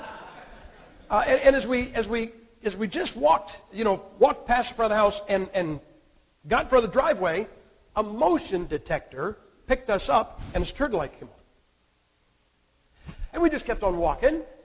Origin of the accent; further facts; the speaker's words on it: Massillon, Ohio, United States; You know, I come from Maslin, Ohio.